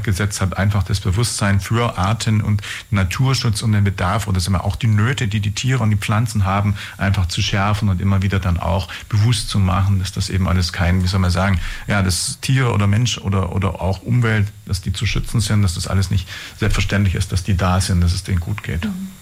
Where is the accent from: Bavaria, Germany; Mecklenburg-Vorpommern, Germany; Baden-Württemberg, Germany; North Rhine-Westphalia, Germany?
Baden-Württemberg, Germany; Ulm; born there; als gebürtiger Ulmer